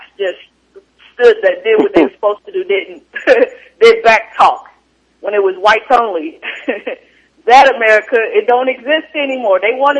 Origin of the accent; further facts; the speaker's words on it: Oklahoma, United States; technically, I was born and raised in Oklahoma, so people think it's a red state.